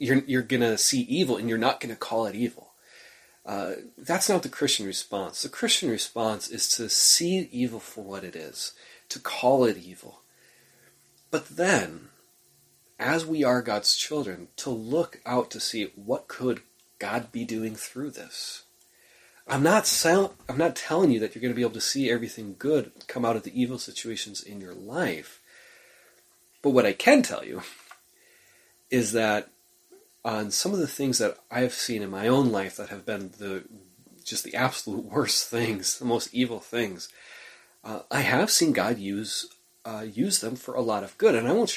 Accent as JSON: {"language": "English", "town": "Tioga", "country": "United States", "tie": "born or raised there", "said": "as I went back home to my hometown of Tioga and I became the youth pastor there after Bible school"}